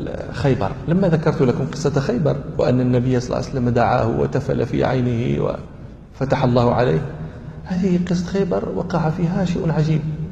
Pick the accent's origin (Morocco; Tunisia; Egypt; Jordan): Morocco; البرد عندنا في المغرب يكون البرد شديدا